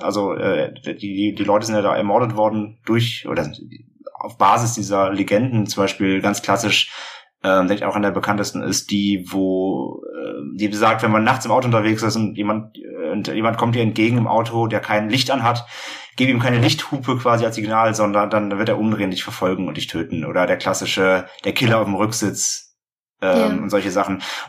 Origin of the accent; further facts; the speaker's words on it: Hamburg, Germany; wir kommen aus Hamburg